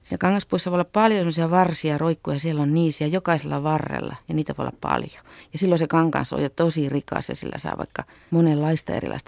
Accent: Northern Finland, Finland; Mä oon Pohjois-Suomesta

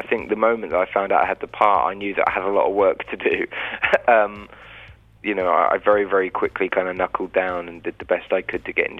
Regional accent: England, United Kingdom; I mean, it was a whole lifestyle change for me as an Englishman.

